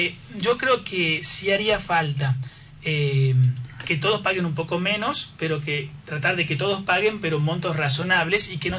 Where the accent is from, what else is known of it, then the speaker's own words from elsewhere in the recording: Tucumán, Argentina; Porque uno como tucumano paga impuestos nacionales e impuestos provinciales